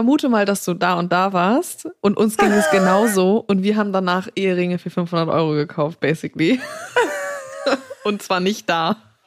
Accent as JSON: {"language": "German", "town": "Rheinfelden", "region": "Baden-Württemberg", "country": "Germany", "tie": "born there", "said": "Weil ich bin ja in Rheinfelden geboren, im Schwarzwald"}